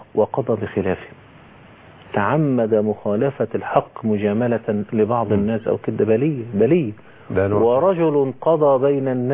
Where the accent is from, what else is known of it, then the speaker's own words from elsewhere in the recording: Egypt; مش عندنا في مصر الكلام